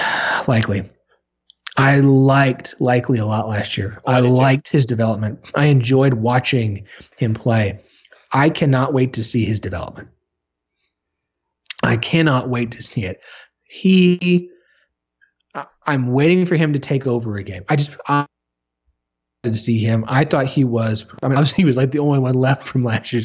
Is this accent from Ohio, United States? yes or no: no; Tulsa, Oklahoma, United States; I grew up in Tulsa.